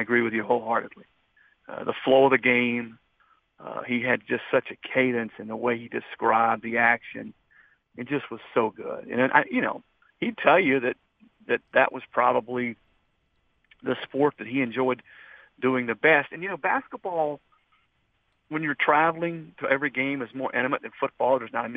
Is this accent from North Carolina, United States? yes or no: yes; North Carolina, United States; also born or lived in Tennessee; I'm a little bit different because I didn't grow up in Tennessee. I grew up in the Carolinas, just outside Charlotte.